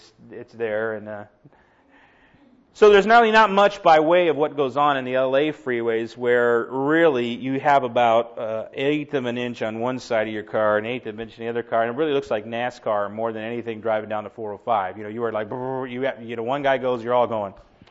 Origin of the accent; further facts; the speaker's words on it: Los Angeles, California, United States; I grew up in Los Angeles, and so we didn't really have like open spaces.